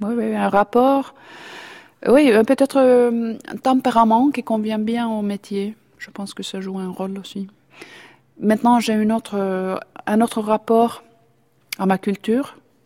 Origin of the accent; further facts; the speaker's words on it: Finland; French is a second language; De revenir en Finlande avec cet orchestre que j'ai entendu comme enfant, dans mon pays natal